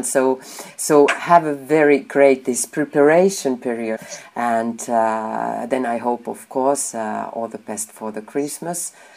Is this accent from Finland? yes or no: yes; Finland; I have direct connections because I'm from Finland